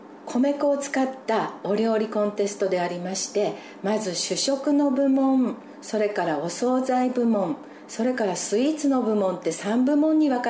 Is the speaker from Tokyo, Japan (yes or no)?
no; Aizumisato, Fukushima, Japan; 会津三里町出身ですので私、菜種湯栽培盛んなんですね。